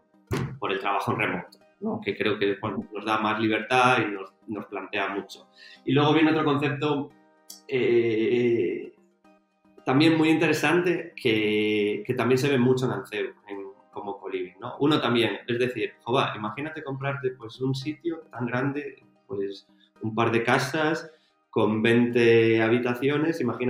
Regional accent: Galicia, Spain; Somos de Galicia, tenemos nuestra tradición, pero tenemos esa visión global

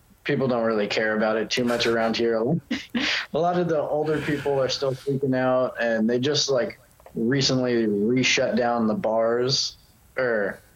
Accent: Daytona Beach, Florida, United States; born there; Yeah, see, I was born in Daytona Beach, so about like an hour and a half north. But I spent a lot of like my early childhood, like moving all across the U.S. with my family.

